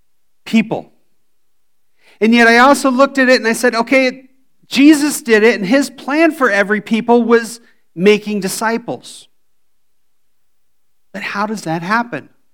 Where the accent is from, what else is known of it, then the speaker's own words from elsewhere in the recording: United States; now in Indonesia; Now, first off, I'm an American. And when I live in Indonesia, I am not exactly always cultural, okay?